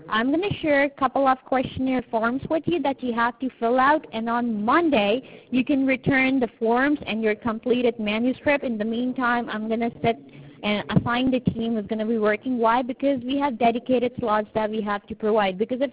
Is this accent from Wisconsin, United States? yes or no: no; California, United States; now in Canada; I am from California.